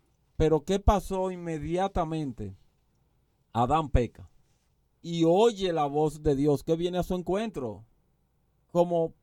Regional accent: Dominican Republic; Como dominicanos, nosotros sabemos muy bien lo que es tener un expediente malo.

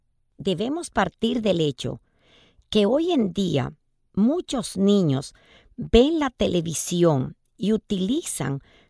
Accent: Dominican Republic; uno de nuestros deportes favoritos como dominicanos

